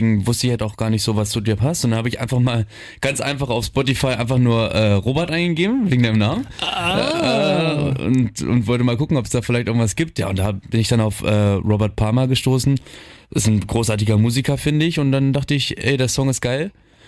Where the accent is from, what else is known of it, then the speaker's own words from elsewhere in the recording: Hildesheim, Lower Saxony, Germany; now in Wilhelmshaven, Germany; Ich komme halt eigentlich aus Hildesheim. Hildesheim ist noch ein bisschen größer als Wilhelmshaven.